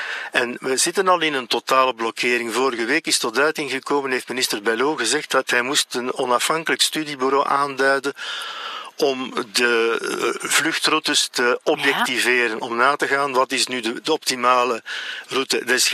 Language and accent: Dutch; Sterrebeek, Flanders, Belgium; Ik ben van Zaventem, Sterrebeek.